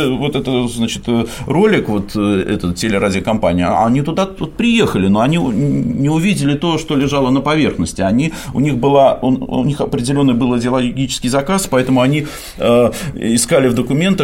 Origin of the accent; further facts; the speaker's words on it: Saint Petersburg, Russia; now in Sortavala, Russia; Я сам ленинградец, я как бы живу в Сартовало, но там по духу остался ленинградцем